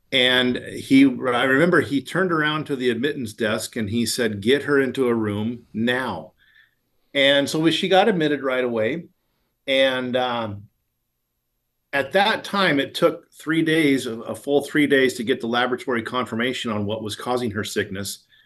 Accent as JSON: {"language": "English", "town": "Steamboat Springs", "region": "Colorado", "country": "United States", "tie": "born or raised there", "said": "Yeah, when I tell people that I grew up in Steamboat Springs, I also have to say that it was a very different community in the 1970s and 1980s than it is today."}